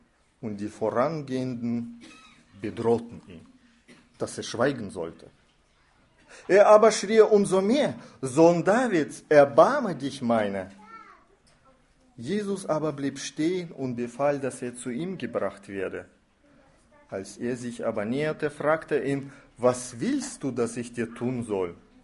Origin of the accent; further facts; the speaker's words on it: Russia; German is a second language; Bei uns in Russland sagt man, die Träume sind unser letzter Haken, noch am Leben zu bleiben.